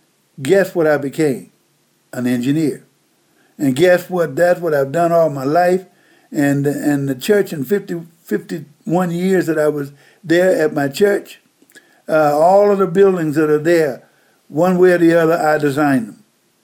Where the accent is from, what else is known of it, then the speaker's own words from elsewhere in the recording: Mississippi, United States; I grew up in Mississippi.